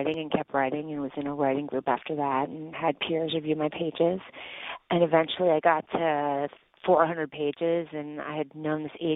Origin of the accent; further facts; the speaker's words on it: Chicago, Illinois, United States; Sure. I grew up in Chicago in the 70s, 80s, and I knew I always wanted to be a writer.